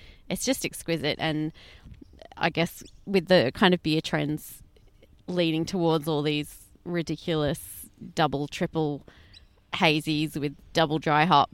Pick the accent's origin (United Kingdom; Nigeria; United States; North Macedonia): United Kingdom; born there; I was born in Britain